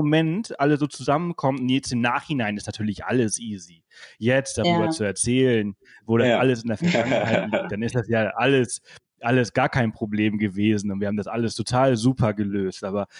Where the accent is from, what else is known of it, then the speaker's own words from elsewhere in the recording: Spain; ich bin Spanier, ich bin in Spanien aufgewachsen, also ein bisschen temperamentvoller.